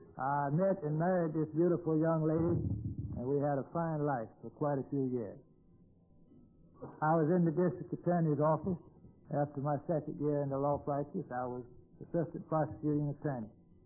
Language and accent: English; Georgia, United States; I was raised over in Middle Georgia, son of a Methodist steward, the old Methodist church.